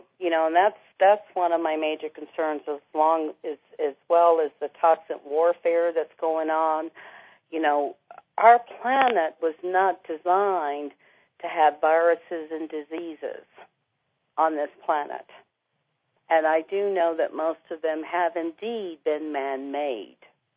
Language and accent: English; Hawaii, United States; when I came from Hawaii here to the mainland